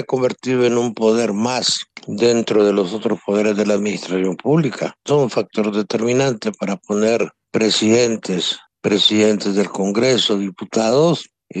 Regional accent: Honduras; se va a terminar el tráfico de drogas, por lo menos en mi país, es ser profundamente ingenuo.

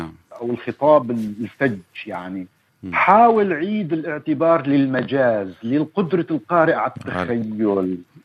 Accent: Syria; يعني مو بس نحن 23 مليون كسوريين يعني

